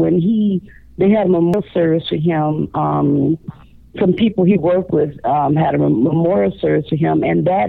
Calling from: Chicago, Illinois, United States; I'm calling from Chicago, Illinois.

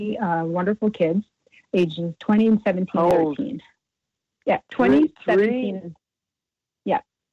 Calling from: Canada; I'm calling from Canada.

